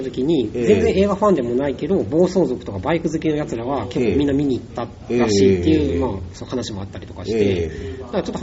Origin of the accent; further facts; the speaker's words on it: Yokohama, Kanagawa, Japan; 僕その時地元は横浜だったので